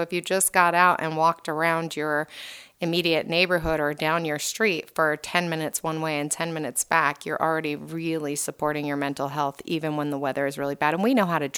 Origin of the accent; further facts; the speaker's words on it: Hawaii, United States; moved away; I'm actually born and raised in Hawaii. So when I moved here, it was traumatic